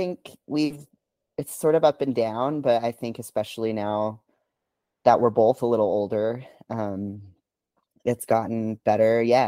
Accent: Española, New Mexico, United States; I was born in Española, New Mexico.

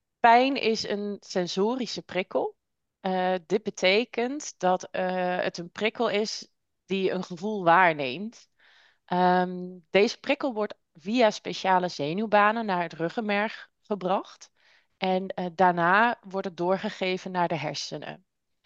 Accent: Limburg, Netherlands; Ik kom uit Limburg en ik heb een zoontje.

